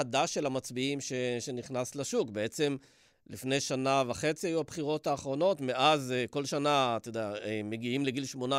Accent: Dimona, Southern District, Israel; מה, ציינתי שגדלתי בדימונה?

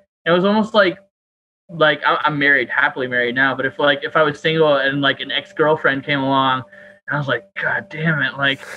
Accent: San Diego, California, United States; born there; But I was born in San Diego. And so I was born in San Diego Naval Hospital because my dad was in the Navy.

